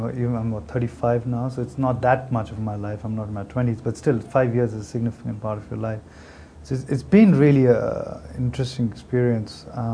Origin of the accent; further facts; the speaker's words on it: Punjab, India; Well, I mean, I grew up in Punjab, which is a region in India